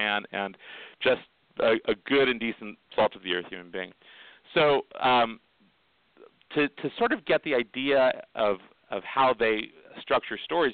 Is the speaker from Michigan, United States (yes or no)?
no; Palm Springs, California, United States; So I grew up here in Palm Springs